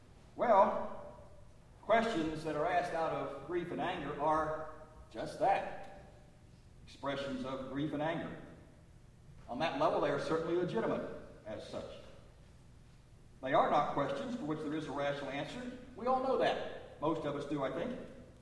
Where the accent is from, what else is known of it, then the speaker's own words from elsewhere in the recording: Charleston, West Virginia, United States; Even as a youngster growing up in the Charleston, West Virginia area, I was aware of how hard he worked as a self-employed house painter